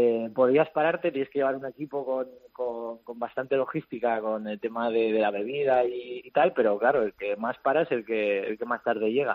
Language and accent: Spanish; Aranda de Duero, Castile and León, Spain; además yo soy de Aranda de Duero, de Burgos